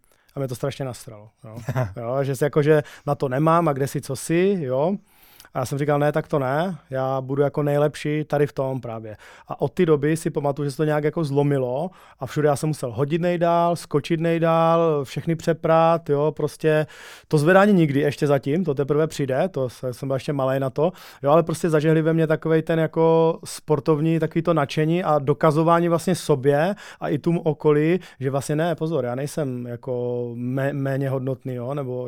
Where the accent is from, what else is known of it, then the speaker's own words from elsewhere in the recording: Přerov, Olomouc Region, Czechia; Jsem z Přerova, jo, já jsem z Přerova, takže to se ještě odehrávalo v Přerově.